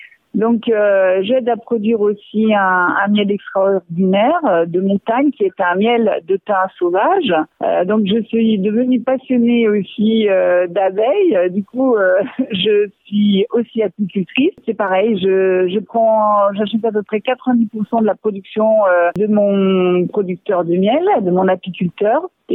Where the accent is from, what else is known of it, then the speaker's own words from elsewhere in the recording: Lyon, Auvergne-Rhône-Alpes, France; Alors c'est parce que je suis lyonnaise